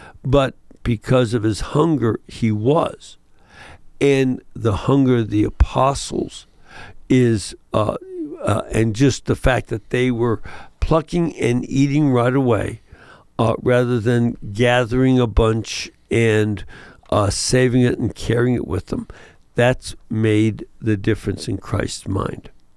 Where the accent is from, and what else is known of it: Chicago, Illinois, United States; born or raised there